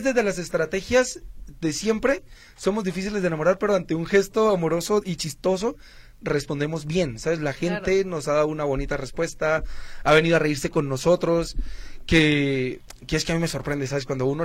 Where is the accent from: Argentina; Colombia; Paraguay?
Colombia; now in Guadalajara, Mexico; Yo soy colombiano.